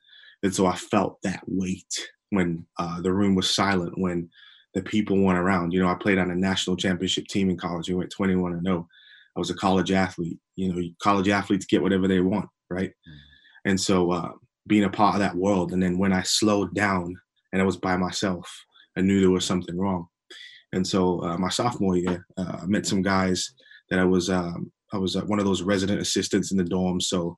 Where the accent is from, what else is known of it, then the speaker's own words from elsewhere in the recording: England, United Kingdom; now in United States; It's because I'm English, but I've been living in America for a while, so I kind of like jump in and out of both accents.